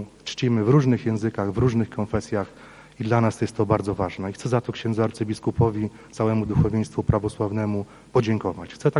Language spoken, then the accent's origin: Polish; Podlaskie Voivodeship, Poland; Ja mam całe serce z Podlasia. Mój tata pochodzi z małej wsi Mień, tutaj niedaleko Was, 5 kilometrów od Brańska, 12 od Chodyszewa. Całe dzieciństwo spędziłem w tych terenach